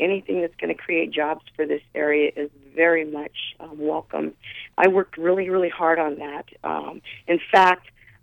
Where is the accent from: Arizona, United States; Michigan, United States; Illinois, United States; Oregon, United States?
Arizona, United States; As you know, I come from mining country. I was born and raised in Arizona. I'm a native Arizonan.